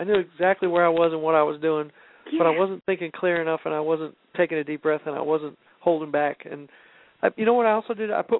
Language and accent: English; Manhattan, New York, United States; now in Texas, United States; Yeah, because I come from Manhattan and I live in Texas.